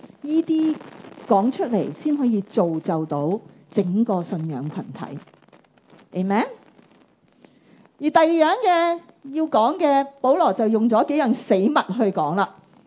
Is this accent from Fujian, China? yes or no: no; Taishan, Guangdong, China; 佢系台山人啊嘛，即系我系台山人啊嘛